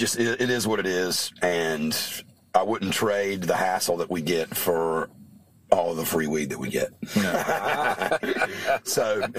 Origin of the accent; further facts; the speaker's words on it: North Carolina, United States; North Carolina. I was born in South Carolina and raised in North Carolina.